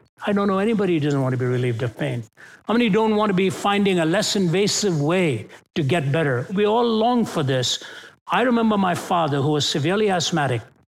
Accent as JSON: {"language": "English", "country": "India", "tie": "born or raised there", "said": "I was born and raised in India. I know that system very well."}